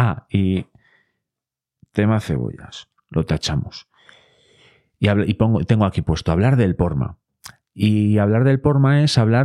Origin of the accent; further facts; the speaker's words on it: Boñar, Castile and León, Spain; el río que pasa por mi pueblo, por Buñar, en la montaña central leonesa